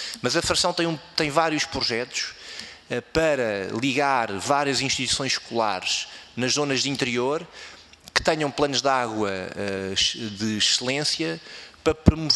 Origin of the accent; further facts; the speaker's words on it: Portugal; como português